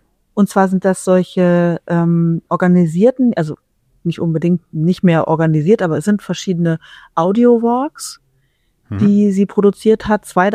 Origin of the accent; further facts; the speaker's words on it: Magdeburg, Saxony-Anhalt, Germany; erstmal war ich in meiner alten Heimat im Erich-Rademacher Freibad. In Magdeburg.